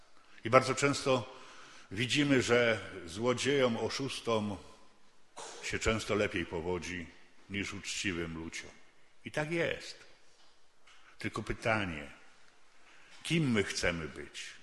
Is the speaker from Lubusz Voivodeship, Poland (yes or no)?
no; Lesser Poland, Poland; Ja pochodzę trochę z tego regionu, tylko jeszcze bardziej w stronę Czarnego Dunajca, tam za Nowym Targiem.